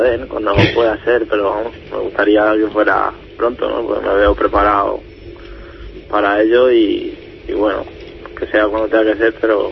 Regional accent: Getafe, Community of Madrid, Spain; Yo de Getafe.

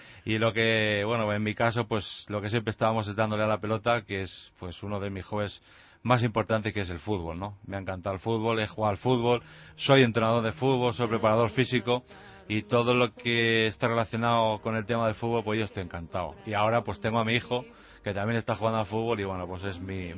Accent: Humanes de Madrid, Community of Madrid, Spain; Date cuenta que nací en Humanes. Humanes era un pueblo muy pequeño donde, bueno, pues hace pues 45 años pues era un pueblo, pues pueblo.

